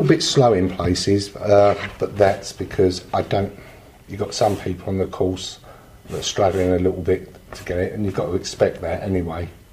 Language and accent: English; Stansted, East of England, United Kingdom; I come from Stansted, Essex